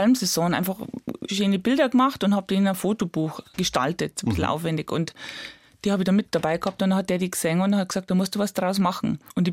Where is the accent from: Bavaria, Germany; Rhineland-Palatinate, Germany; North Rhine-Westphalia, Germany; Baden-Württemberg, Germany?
Bavaria, Germany; Ich komme direkt aus Oberbayern, aus dem Chiemgau, direkt am Chiemsee, Simsee. Also ich wohne in Brutting